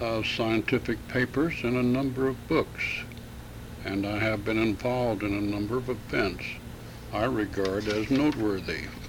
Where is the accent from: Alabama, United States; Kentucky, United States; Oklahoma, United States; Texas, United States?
Oklahoma, United States; born there; I was born in Oklahoma, August the 23rd, 1902. In the country, on a farm